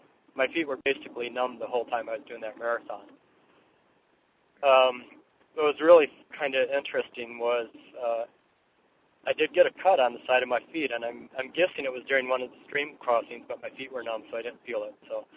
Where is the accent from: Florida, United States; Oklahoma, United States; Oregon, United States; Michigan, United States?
Michigan, United States; Traverse City; And then we drop back down into Michigan to my hometown, Traverse City.